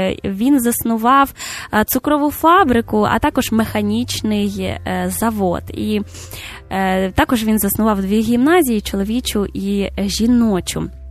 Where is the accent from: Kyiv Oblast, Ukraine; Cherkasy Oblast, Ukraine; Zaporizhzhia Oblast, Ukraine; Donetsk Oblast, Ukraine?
Cherkasy Oblast, Ukraine; Smila; now in Kyiv, Ukraine; Я не київлянка з дитинства. Я народилася в Черкаській області, місто Сміла. І коли мене питають, звідки я родом, знаєте, я завжди із теплом, гордістю і любов'ю кажу про Смілу.